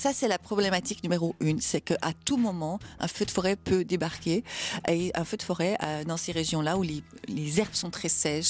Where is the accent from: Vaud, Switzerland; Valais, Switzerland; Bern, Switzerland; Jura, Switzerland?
Jura, Switzerland; moi je viens du nord de la Suisse, dans le Jura, et d'un petit village.